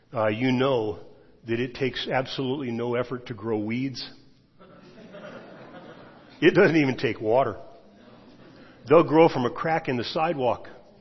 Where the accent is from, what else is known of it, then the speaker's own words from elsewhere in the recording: California, United States; By the way, I grew up in the San Joaquin Valley, which was, you know, irrigated farmland, much as the farmland that we have around here.